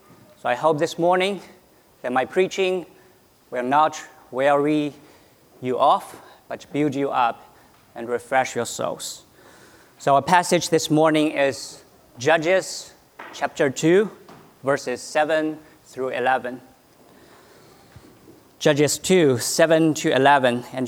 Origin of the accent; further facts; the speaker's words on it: China; both I and Amy came from China and we grew up in China.